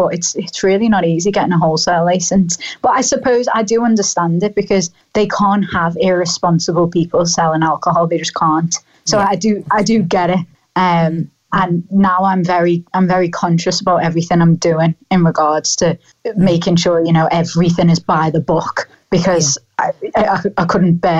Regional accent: Liverpool, North West England, United Kingdom; I'm from Liverpool

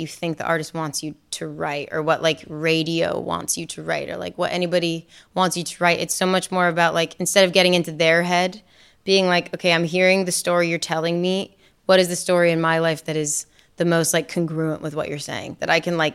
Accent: Maine, United States; I really resonated with the story he was telling, with just like growing up in Maine.

